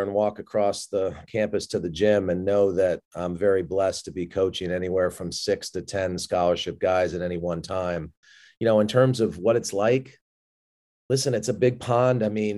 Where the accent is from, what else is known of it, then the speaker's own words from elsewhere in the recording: Massachusetts, United States; introduced me to people that I couldn't even have conceived of growing up in Massachusetts in the 1970s.